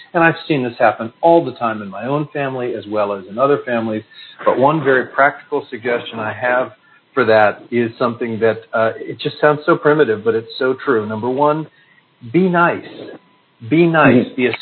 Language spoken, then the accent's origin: English; United States; it's clear that as an American, things were a little less friendly among the French with Americans than they had been before.